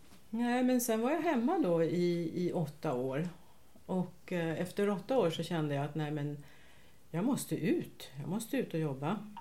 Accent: Stockholm, Stockholm County, Sweden; Nej, men då har vi ju nästan varit grannar, för jag är uppvuxen på

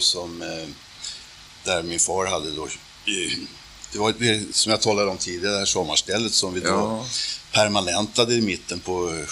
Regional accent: Stockholm, Stockholm County, Sweden; also born or lived in Kisa; jag är född i Kisa i Östergötland, så familjen kommer där från början. Men vi flyttade upp då till Stockholm 51 var det väl.

